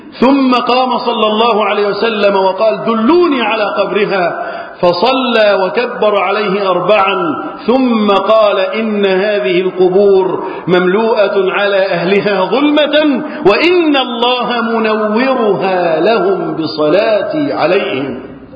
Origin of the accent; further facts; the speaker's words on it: Egypt; اللهم احفظ بلدنا مصر